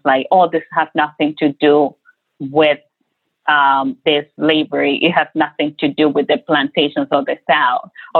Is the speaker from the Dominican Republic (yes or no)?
yes; Dominican Republic; moved away; I'm an immigrant from Black Dominican, from the Dominican Republic.